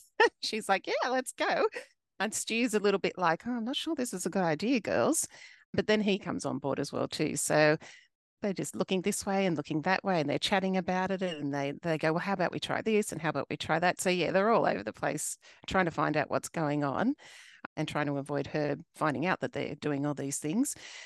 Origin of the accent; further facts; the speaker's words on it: Sydney, New South Wales, Australia; I grew up in Southwest Sydney, which is very multicultural. And we had lots of different cultures.